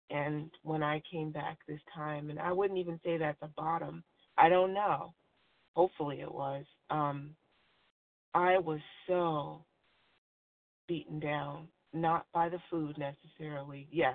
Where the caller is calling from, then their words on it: Virginia, United States; in Virginia.